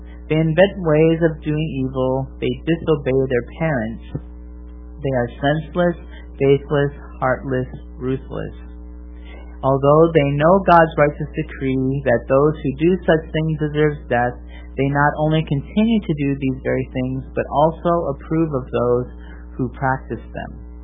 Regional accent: Wisconsin, United States; Living in and growing up in Wisconsin

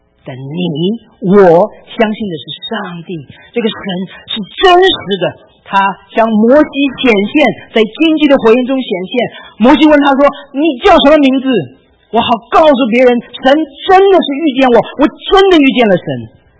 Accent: China; 你知道我们中国人有一个特点是什么呢？

